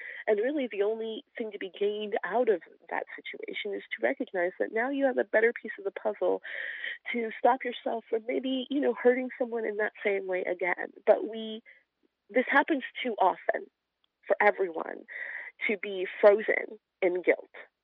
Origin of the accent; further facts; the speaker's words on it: Washington, United States; I grew up in the Seattle area. And so I was, my whole childhood, probably till about eighth grade, I was always the only black person in every room I was in.